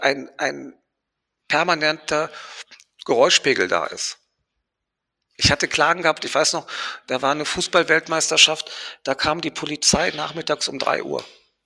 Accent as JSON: {"language": "German", "country": "Spain", "tie": "born or raised there", "said": "Ich bin ja in Spanien groß geworden."}